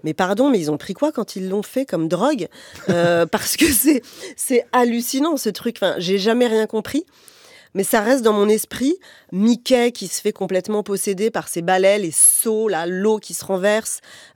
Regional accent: Coutainville, Normandy, France; Où j'ai grandi à mi-temps, parce qu'en fait, c'était une maison de vacances, mais on y allait tous les week-ends, quasiment, et toutes les vacances.

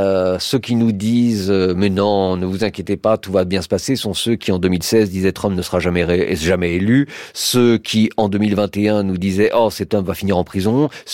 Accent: United States; nous autres, aux États-Unis, puisque je suis américain et que je vis là-bas

